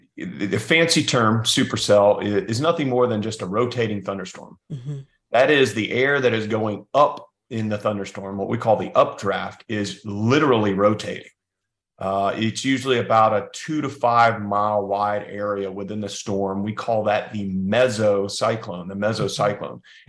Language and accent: English; Georgia, United States; I grew up in Georgia, so born on Peachtree Street, I know it quite well.